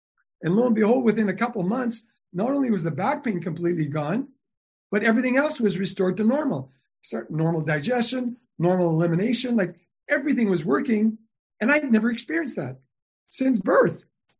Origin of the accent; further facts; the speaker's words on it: Timmins, Ontario, Canada; also born or lived in Toronto; Okay, so I'm from Canada. I'm from a little town in northern Canada called Timmins, Ontario.